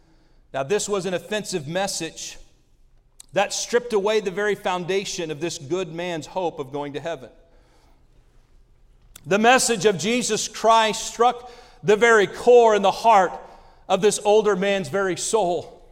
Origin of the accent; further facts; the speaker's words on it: Indiana, United States; born there; I was born in Indiana. I don't remember a thing about it.